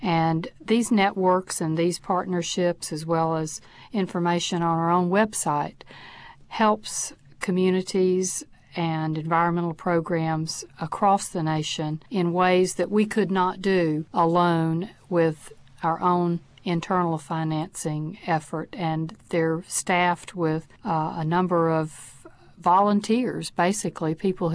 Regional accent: North Carolina, United States; since I'm from North Carolina

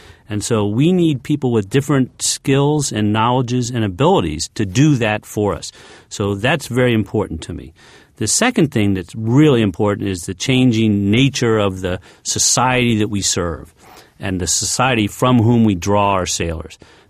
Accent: Baltimore, Maryland, United States; I grew up in Baltimore, Maryland

